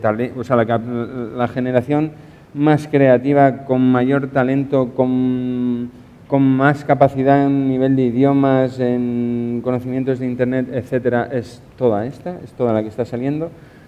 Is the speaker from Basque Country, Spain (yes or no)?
no; Novelda, Valencian Community, Spain; por lo menos de donde yo vengo, en Novelda, hay una cantidad de gente que sabe hacer de todo y con gracia y con arte.